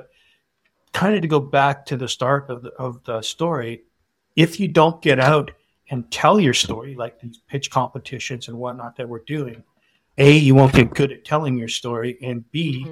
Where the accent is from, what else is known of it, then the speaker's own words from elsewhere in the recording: Wilcox, Saskatchewan, Canada; which I'm from Wilcox, Saskatchewan, by the way, very far from Regina.